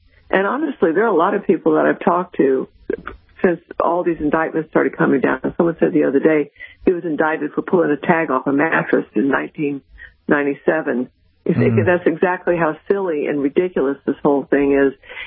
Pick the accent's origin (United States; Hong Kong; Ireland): United States; And to me, it's just sad as an American to know that there are so many clueless people in this country